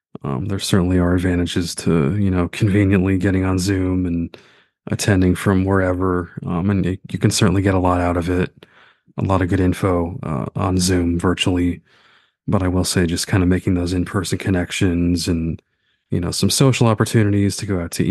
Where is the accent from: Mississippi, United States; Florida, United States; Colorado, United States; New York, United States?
Florida, United States; Maitland; I'm from Maitland, Florida in the Orlando area.